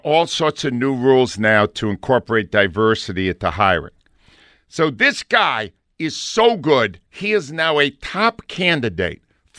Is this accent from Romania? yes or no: no; Canada; I'm Canadian and I'm 58.